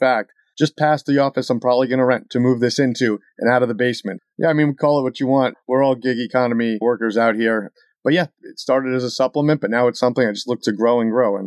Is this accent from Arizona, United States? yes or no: no; New York, United States; But yeah, I'm from New York originally, and the accent's kind of stuck in between somewhere in I-95.